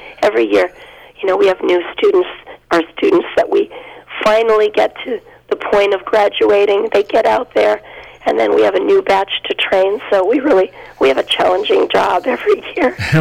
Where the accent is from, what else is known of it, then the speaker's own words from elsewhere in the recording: Torrington, Connecticut, United States; also born or lived in Europe; Yes, I grew up in Torrington, and I trained with Sharon from the age of 3, and I graduated with Sharon.